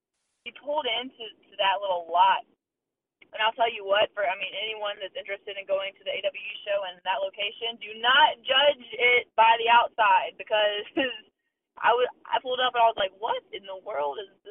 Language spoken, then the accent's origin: English; Durham, North Carolina, United States; it worked out perfect because I'm from North Carolina, Durham, North Carolina.